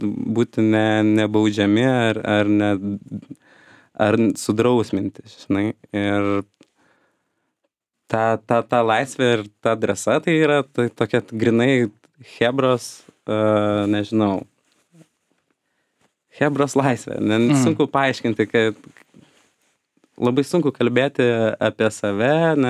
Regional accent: Vilnius, Vilnius County, Lithuania; kaip jau iš kur esam kilę, ne iš Vilniaus, o iš Lazdynų.

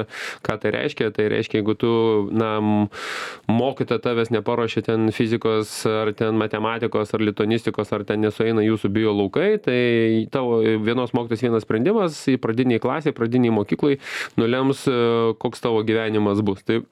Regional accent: Samogitia, Lithuania; kadangi aš esu iš Žemaitijos, iš mažosios Lietuvos regiono

